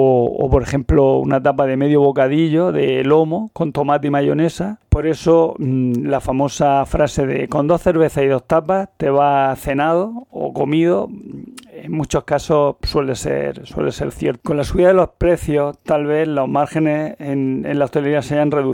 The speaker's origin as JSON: {"language": "Spanish", "town": "Almería", "region": "Andalusia", "country": "Spain", "said": "Yo hablo de Almería porque yo soy de Almería, por eso hay tantos bares en Almería."}